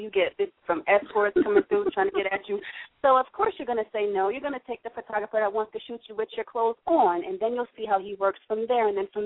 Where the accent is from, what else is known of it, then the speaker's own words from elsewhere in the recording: Trenton, New Jersey, United States; I told them I was from Trenton before I came.